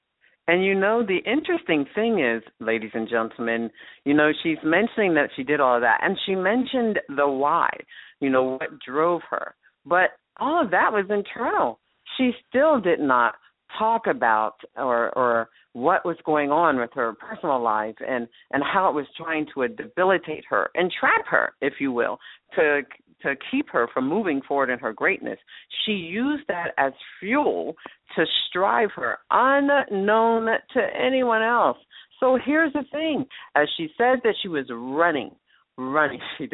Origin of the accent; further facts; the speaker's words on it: New Jersey, United States; Bear with me. I'm from New Jersey.